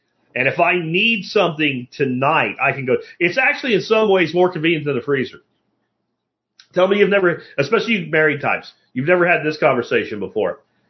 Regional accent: Pennsylvania, United States; I grew up in Pennsylvania. We ate yellow perch all the time.

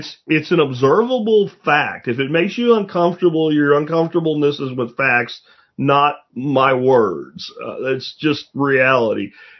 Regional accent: Venezuela; moved away; Like, I'm from Venezuela. I grew up in Venezuela. I had to flee.

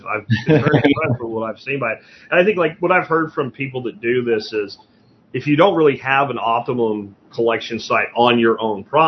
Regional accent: Pennsylvania, United States; Like where I grew up in Pennsylvania, I wouldn't even think about trying to swap those.

